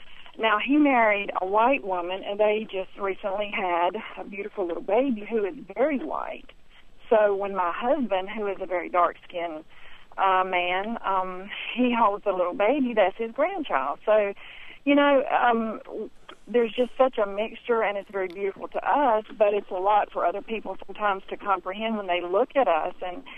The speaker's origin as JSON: {"language": "English", "region": "the South", "country": "United States", "said": "You know, like I say, we're from the South, and my dad could just not understand."}